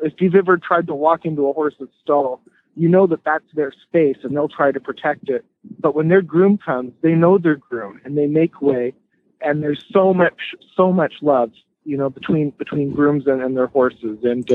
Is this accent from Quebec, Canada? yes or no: no; Ontario, Canada; I'm from an Irish family. You know, horse racing and football or the soccer are the two big sports for us. And I grew up coming to the racetrack. I lived not far from Woodbine